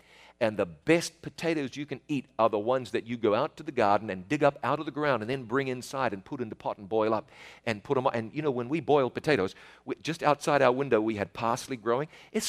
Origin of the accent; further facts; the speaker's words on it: New Zealand; accent: southern accent; I have a southern accent. Look at the map of the world. New Zealand is about as far south as you can get. After New Zealand, it's Antarctica. So I live in New Zealand.